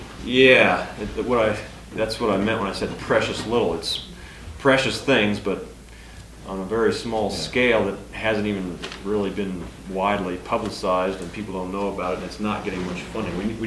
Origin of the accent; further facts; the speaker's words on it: United States; It's just that I'm American.